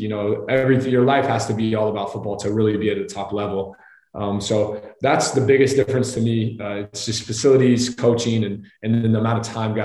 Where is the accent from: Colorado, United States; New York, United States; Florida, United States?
Florida, United States; And I grew up in Florida